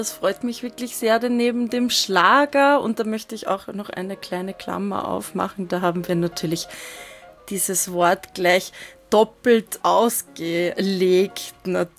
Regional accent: Austria; natürlich als Österreicherin.

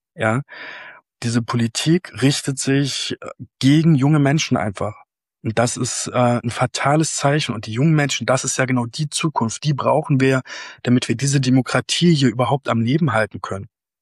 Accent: Brandenburg, Germany; ich in Brandenburg geblieben bin, also ich bin da nochmal 200 Kilometer weggezogen mit meiner Familie, aber nach wie vor in Brandenburg, weil es einfach meine Heimat ist.

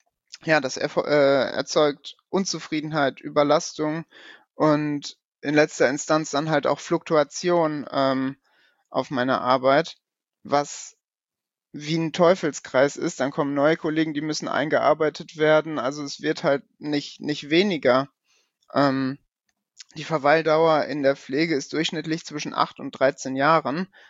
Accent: Paderborn, North Rhine-Westphalia, Germany; ich komme aus Paderborn und ich arbeite als Krankenpfleger in einem mittelgroßen Krankenhaus hier in Paderborn.

